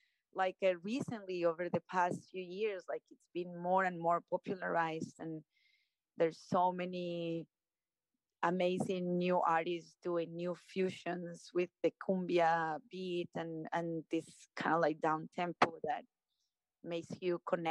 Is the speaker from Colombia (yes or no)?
yes; Colombia; I am from Colombia.